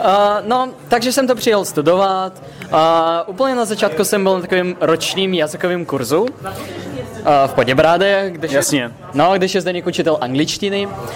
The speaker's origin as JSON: {"language": "Czech", "country": "Russia", "said": "No, nemám, překvapivě, protože jsem Rus."}